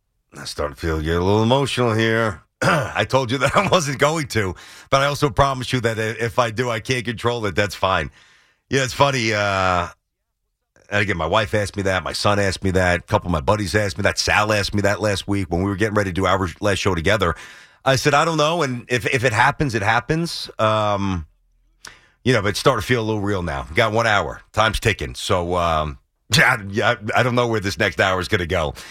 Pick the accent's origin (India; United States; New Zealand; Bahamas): United States; Brooklyn, New York; because I'm coming in from Brooklyn.